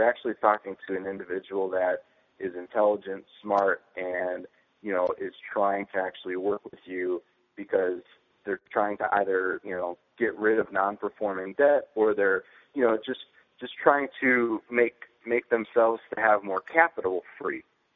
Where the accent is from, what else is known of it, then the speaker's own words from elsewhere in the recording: Indianapolis, Indiana, United States; I am from the Indianapolis, Indiana area